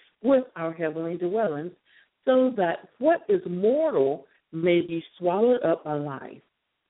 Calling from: San Antonio, Texas, United States; Again, I am your host … I come to you live from San Antonio, Texas.

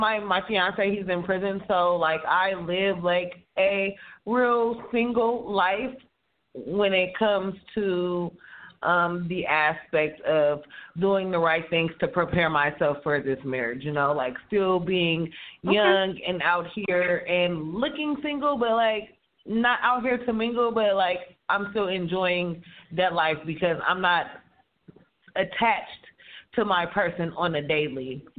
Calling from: Oakland, California, United States; I'm calling from Oakland, California, the Bay Area.

